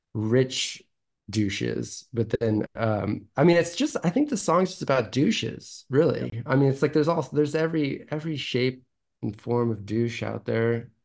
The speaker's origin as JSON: {"language": "English", "town": "San Francisco", "region": "California", "country": "United States", "tie": "born or raised there", "said": "I mean, I grew up in San Francisco"}